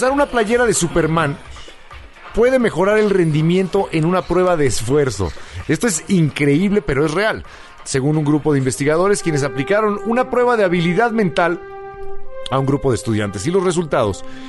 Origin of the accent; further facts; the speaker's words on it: Mexico; soy mexicano